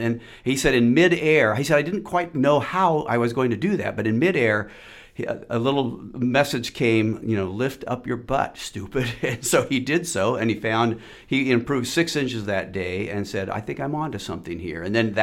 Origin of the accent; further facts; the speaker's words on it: Corvallis, Oregon, United States; I was a kid growing up in Corvallis, we would hop the fence at Bell Field on Sunday afternoons and high jump in the same pit that our hero Dick Fosbury did.